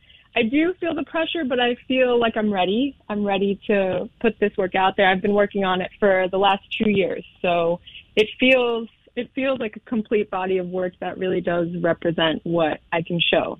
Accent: New York, United States; growing up in New York, Puerto Rico has been part of my identity, but there's a distance there because I didn't grow up there.

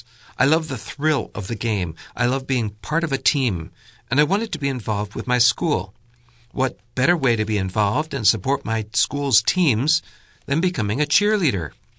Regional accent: Salt Lake City, Utah, United States; I grew up in Salt Lake City and have been blind since birth.

